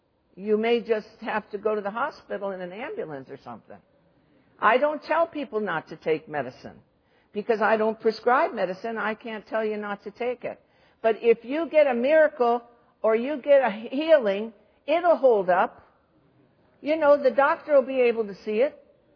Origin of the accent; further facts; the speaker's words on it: Detroit, Michigan, United States; I'm from Detroit, you know. I don't apologize for it, but I don't tell many people I am from Detroit either.